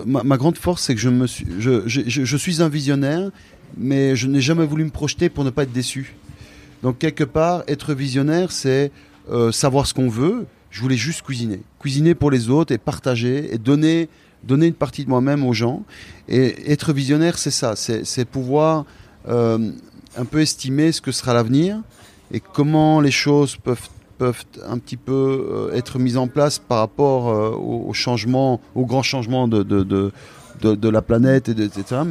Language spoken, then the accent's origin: French; Liège, Wallonia, Belgium; je ne veux pas rester sur Liège. Je suis d'origine liégeoise